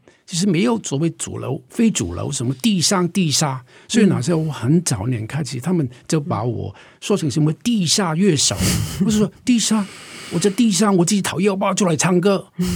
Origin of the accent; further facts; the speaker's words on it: Hong Kong; 好像我在香港出生，在一个香港这个贫民区长大，我父母非常穷啊，在逃难来香港嘛